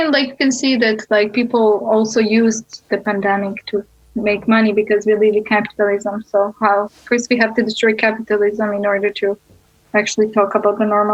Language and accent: English; Bosnia & Herzegovina; I grew up in Bosnia and I'm part of the Balkans, I'm part of the Europe, I'm part of this continent and part of this world.